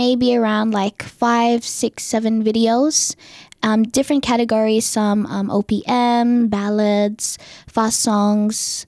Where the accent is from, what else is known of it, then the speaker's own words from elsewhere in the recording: Philippines; because we're Filipino and we feel proud to be able to sing Tagalog songs.